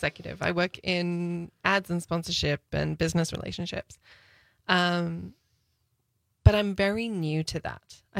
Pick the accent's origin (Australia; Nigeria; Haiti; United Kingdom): Australia; moved away as an adult; now in United States; So I went from journalism in Australia. If spoiler alert, I'm from Australia.